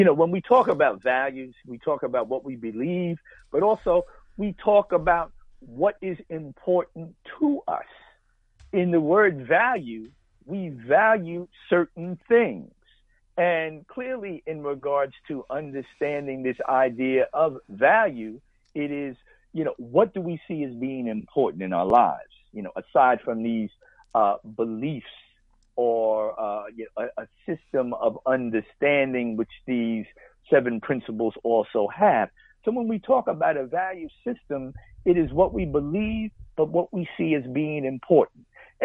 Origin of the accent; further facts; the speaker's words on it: Brooklyn, New York, United States; And I tell them, well, no, I'm from Brooklyn or whatever else it is.